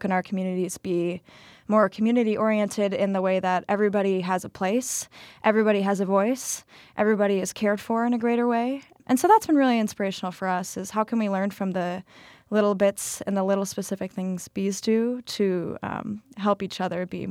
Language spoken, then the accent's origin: English; Minneapolis, Minnesota, United States; Well, I'm from Minneapolis, just graduated from Marquette. And in the beginning of August, I'll be going out to Tacoma, Washington.